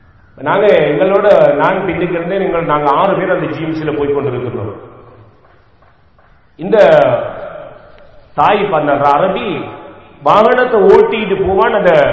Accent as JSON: {"language": "Tamil", "country": "Sri Lanka", "said": "நாங்க ஸ்ரீலங்கன். இலங்கையை சேர்ந்தவன்"}